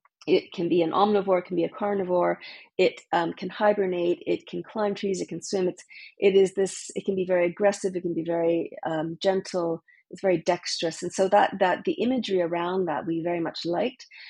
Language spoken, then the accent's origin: English; Canada; born there; I'm Canadian by birth